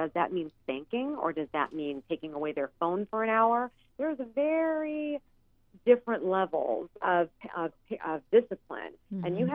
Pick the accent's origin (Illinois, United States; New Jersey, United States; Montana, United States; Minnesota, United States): Illinois, United States; Hinsdale; I'm from a suburb of Chicago called Hinsdale. and I did work for many families in the town where I grew up.